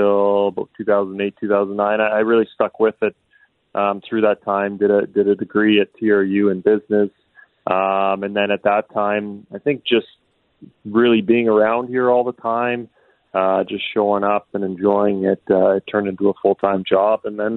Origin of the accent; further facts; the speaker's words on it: Regina, Saskatchewan, Canada; now in Kamloops, Canada; I grew up in Regina, watched the Pats through the 90s most of the time. And then Kamloops was you know, really my family's home. Most of my family's from here. We came here every summer.